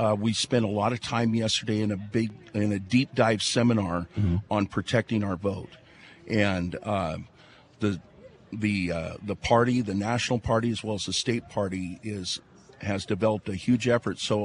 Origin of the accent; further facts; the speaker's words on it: Bainbridge, United States; And I'm a farmer from Bainbridge.